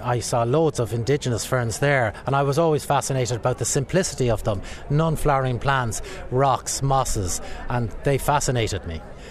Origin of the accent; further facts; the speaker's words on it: Blackrock, Ireland; when we grew up in Blackrock, and when I went back, my parents allowed me have the garden.